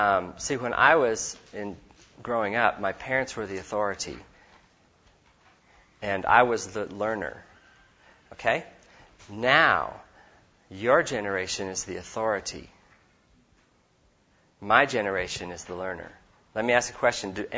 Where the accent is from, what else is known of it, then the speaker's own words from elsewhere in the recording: Bozeman, Montana, United States; When I was raised in Bozeman, Montana, we would go to the grocery store, and we went to the Disciples of Christ Church. But everybody we knew in town was white.